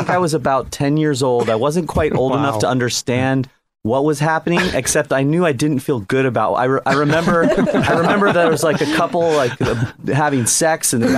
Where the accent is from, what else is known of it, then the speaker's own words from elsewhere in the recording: Sierra Madre, California, United States; I had a paper route delivering the Star News in Pasadena. I grew up in Sierra Madre.